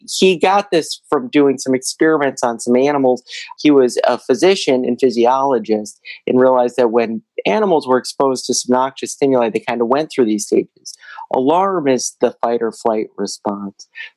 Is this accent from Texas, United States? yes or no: no; Toledo, Ohio, United States; I grew up in Toledo, Ohio, and kind of gradually made my way south